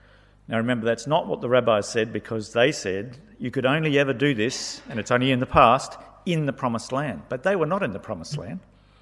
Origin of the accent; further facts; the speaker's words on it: Papua New Guinea; So I grew up in Papua New Guinea.